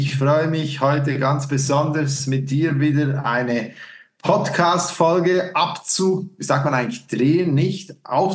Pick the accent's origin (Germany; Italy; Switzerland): Switzerland; Ich als Schweizer